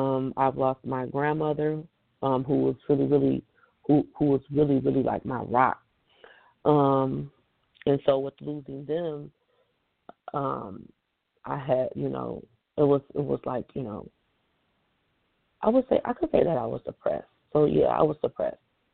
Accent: Detroit, Michigan, United States; Growing up in Detroit in the 90s, I've experienced being in foster care.

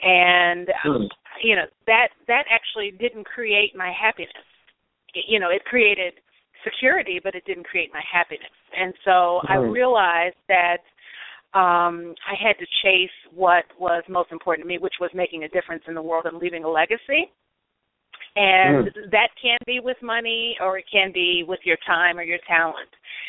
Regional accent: Cleveland, Ohio, United States; I started to think about, in my hometown of Cleveland, opening up a little takeout mac and cheese restaurant across from Cleveland Heights High School.

